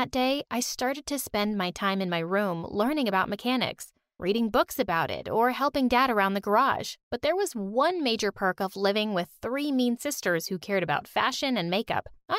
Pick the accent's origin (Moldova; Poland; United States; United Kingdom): Poland; from Poland. I grew up in a family of models.